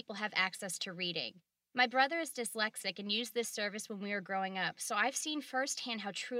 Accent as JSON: {"language": "English", "region": "New Jersey", "country": "United States", "also_born_or_lived": "Washington, D.C. / Maryland / Virginia / Florida", "said": "No, I am actually originally from New Jersey. I've also lived in Washington, D.C., Maryland, Virginia, Florida, and North Carolina."}